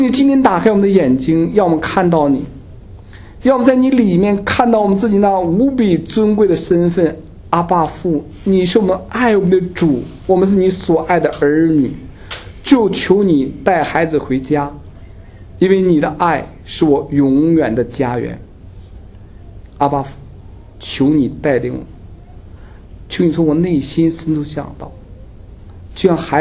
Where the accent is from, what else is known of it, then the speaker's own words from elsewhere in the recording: China; 我们中国人不喜欢别人曝视自己，也在公共场合比较含蓄